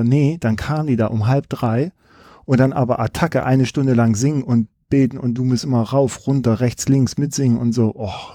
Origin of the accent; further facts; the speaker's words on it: Saxony, Germany; now in Schleswig-Holstein, Germany; So, ich komme aus Sachsen und meine Frau kommt hier aus Schleswig-Holstein